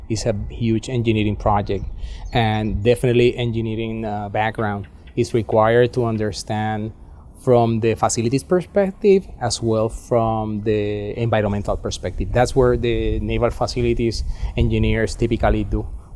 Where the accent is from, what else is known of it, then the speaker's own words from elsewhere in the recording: Puerto Rico; I am native from Puerto Rico. I have lived in the island for many years